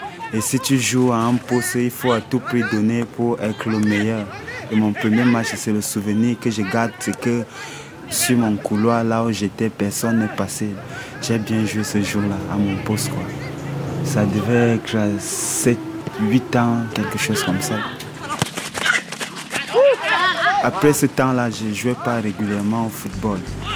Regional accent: Yaoundé, Centre, Cameroon; je viens du Cameroun, je suis à Yaoundé le 2 décembre 1987.

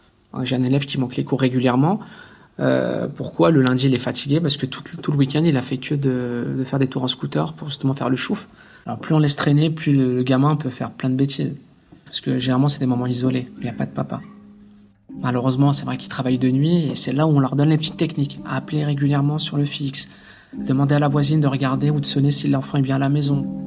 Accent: La Courneuve, Île-de-France, France; J'ai grandi à la Courneuve, donc à la cité des 4000.

